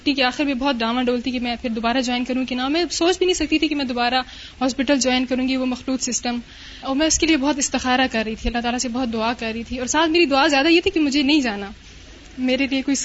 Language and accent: Urdu; Attock, Punjab, Pakistan; now in Islamabad, Pakistan; اور میں اسلام آباد سے آئی ہوں۔ میرا تعلق پنجاب کے شہر اٹک کے ایک گاؤں سے ہے،